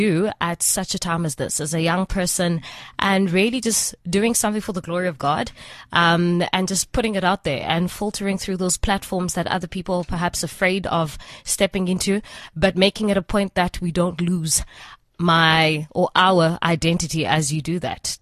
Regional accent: East London, Eastern Cape, South Africa; now in Johannesburg, South Africa; So I'm back in Joburg. I'm from East London, born and bred in East London. I was a Clarendon Girls only school, and then I studied at NMMU in Port Elizabeth.

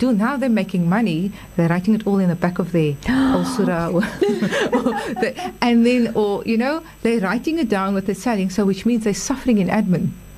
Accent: South Africa

